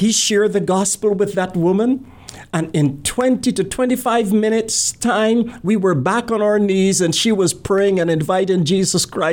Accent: Barbados; I'm from Barbados.

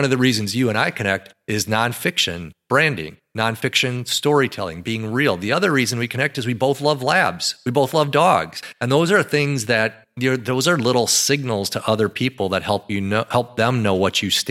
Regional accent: Madison, Wisconsin, United States; So as an example, I'm from Madison, Wisconsin, love the Wisconsin Badgers.

